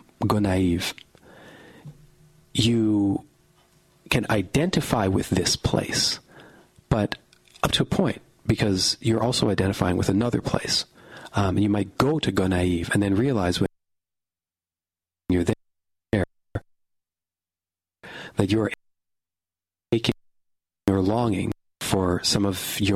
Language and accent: English; Western Canada, Canada; I grew up in Western Canada.